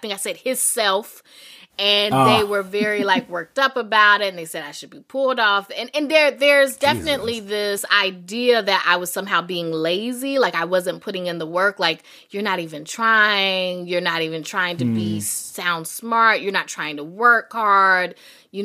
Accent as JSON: {"language": "English", "region": "the South", "country": "United States"}